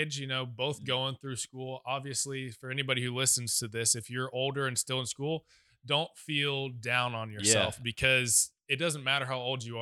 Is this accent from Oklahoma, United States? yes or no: yes; Edmond, Oklahoma, United States; Because I'm originally from Edmond, Oklahoma, and it was close, and it was cheaper for the most part.